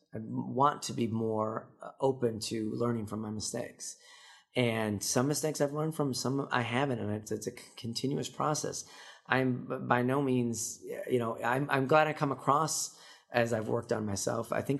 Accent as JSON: {"language": "English", "region": "Illinois", "country": "United States", "tie": "born or raised there", "said": "growing up outside of Chicago and in this weather, my persona is a lot like Chicago weather."}